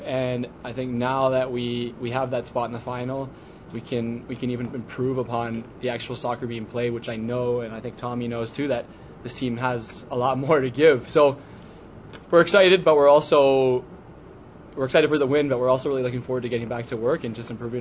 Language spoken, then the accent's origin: English; Canada; being a Canadian, it's Canada Day.